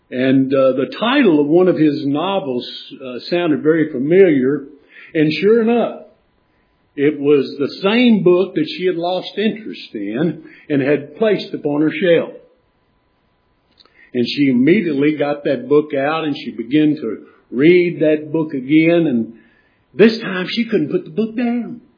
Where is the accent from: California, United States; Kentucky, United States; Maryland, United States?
Kentucky, United States; I'm from Western Kentucky.